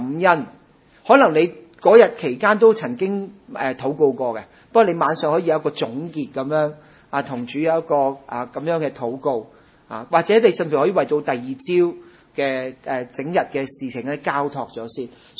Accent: China; 咦，我哋中國人都好鍾意燒㗎喎，佢燒同我哋燒有咩分別呢？

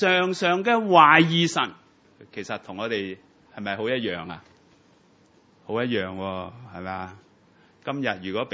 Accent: Hong Kong; 唔好，我哋都系香港人，系咪啊？

